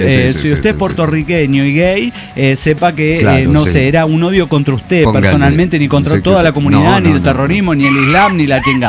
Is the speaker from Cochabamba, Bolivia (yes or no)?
yes; Cochabamba, Bolivia; de Cochabamba, Bolivia.